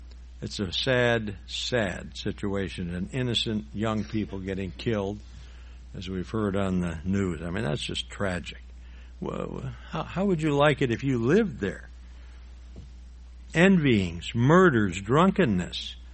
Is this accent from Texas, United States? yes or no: no; Chicago, Illinois, United States; I grew up around the Chicago area, in the suburbs of Chicago.